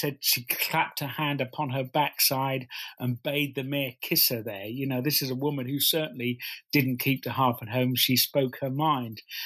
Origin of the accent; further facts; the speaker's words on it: Norwich, East of England, United Kingdom; not only because I come from Norwich